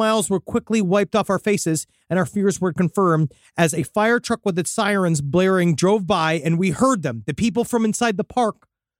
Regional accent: Salt Lake City, Utah, United States; I grew up in Salt Lake City. No, I'm not a Mormon.

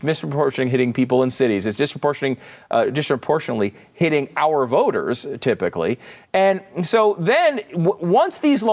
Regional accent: Northeast, United States; And, you know, I'm from the Northeast. I had never heard of Juneteenth until like a few years ago.

